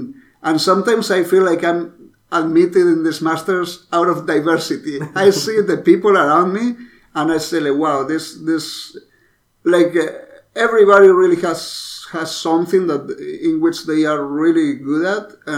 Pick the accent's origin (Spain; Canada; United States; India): Spain; Madrid, Community of Madrid; English is a second language; So, I come from Spain. I was born in Madrid and spent most of my life over there.